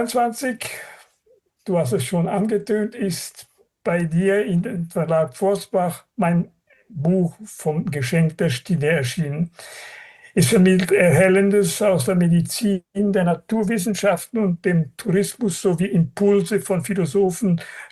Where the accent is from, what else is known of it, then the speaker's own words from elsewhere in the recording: Zuoz, Graubünden, Switzerland; also born or lived in Zürich; Ich bin geboren 1944 in Zürich als Bürger von Poschiavo, also den italienischsprachigen Teil des Kantons Graubünden, aufgewachsen in Zurz, Engadin, als ältestes von 4 Söhnen meiner Eltern, die dort ein Lebensmittelgeschäft und eine Kaffeerösterei führten.